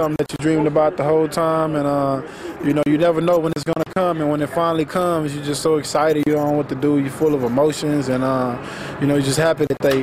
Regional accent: Houston, Texas, United States; I'm from Houston, and, played baseball all my life pretty much

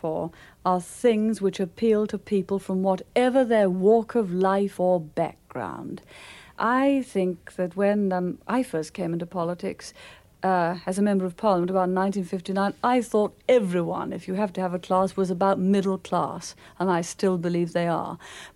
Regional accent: Midlands, United Kingdom; born there; Well, of course, I was born in the Midlands, and I agree.

